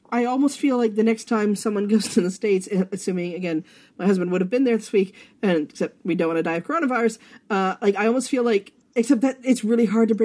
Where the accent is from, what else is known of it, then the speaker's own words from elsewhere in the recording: Canada; It is a giant box of what I would colloquially call Kraft dinner, being Canadian.